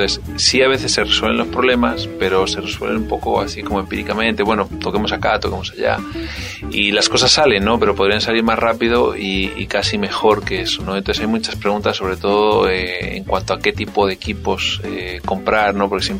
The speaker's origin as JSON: {"language": "Spanish", "country": "Spain", "tie": "born there", "moved": "yes", "said": "Nací en España, suficiente por las Zetas, pero bueno, llevo ya más de 10 años, de 11 años trabajando en América Latina"}